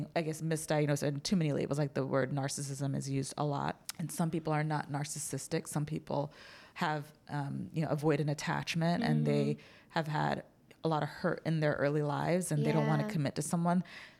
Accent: Trinidad & Tobago; born there; also born or lived in New Jersey, United States; because I was born in Trinidad, which is a tiny island in the Caribbean right off the mm-hmm. coast of Venezuela. But then I moved to New Jersey. And then for a while I was like enrolled in like Jersey schools and then Trinidad school.

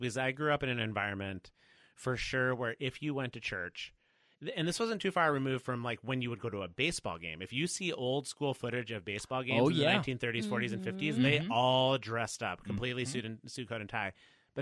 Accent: Wisconsin, United States; I was from Wisconsin, so I do understand.

